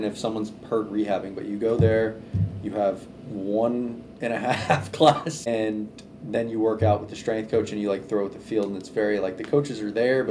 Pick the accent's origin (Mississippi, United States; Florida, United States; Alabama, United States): Florida, United States; Boca Raton; And I grew up in Boca, like a lot of people in that area.